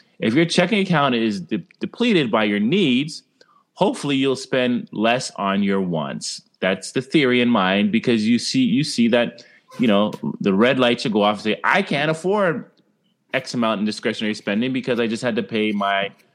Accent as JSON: {"language": "English", "country": "Canada", "said": "Canadian."}